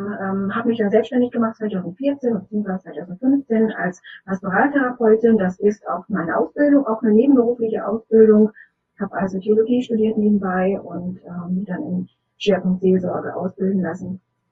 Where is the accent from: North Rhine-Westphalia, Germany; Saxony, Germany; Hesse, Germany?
North Rhine-Westphalia, Germany; Bielefeld; ich komme aus Bielefeld, also Nordrhein-Westfalen.